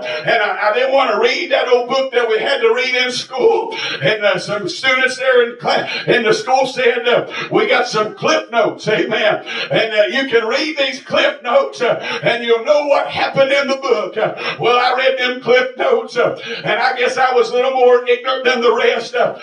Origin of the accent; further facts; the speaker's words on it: Gilbert, West Virginia, United States; I'm from Gilbert, West Virginia. I've come a long ways too, baby.